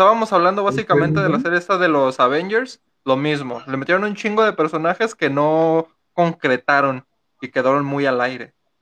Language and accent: Spanish; Chihuahua, Mexico; Es que soy de Chihuahua, de repente soy de Chihuahua.